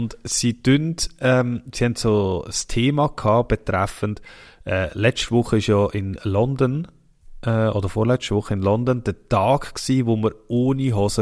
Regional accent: Nidwalden, Switzerland; Also, wir sind ja auf dem Land aufgewachsen, in Nidwalden.

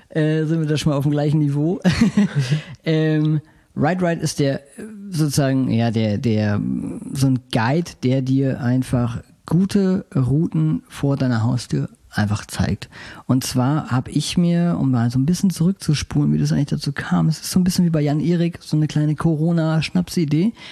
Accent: Germany; in meiner Heimat in der Nähe von Holland

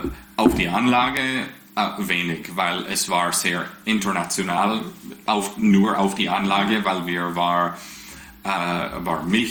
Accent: Western Canada, Canada; German is a second language; now in Switzerland; Nein, ich komme aus dem Westen

